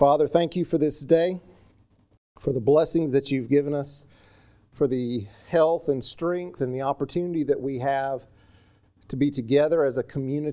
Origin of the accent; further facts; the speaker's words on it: North Carolina, United States; born or raised there